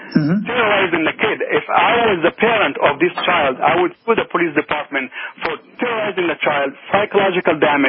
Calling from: New Jersey, United States; I'm calling from New Jersey State.

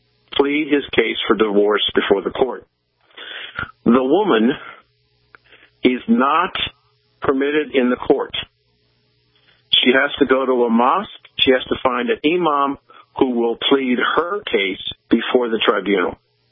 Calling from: Dallas, Texas, United States; I am calling you from Dallas, Texas.

